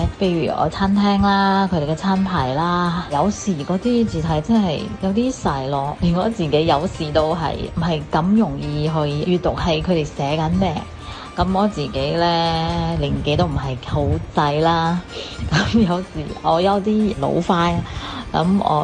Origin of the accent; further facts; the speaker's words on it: Singapore; 我们新加坡这里呢